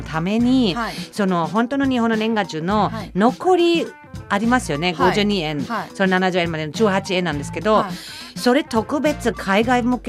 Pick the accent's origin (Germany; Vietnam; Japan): Germany; Japanese is a second language; 私ドイツ人なんですけど、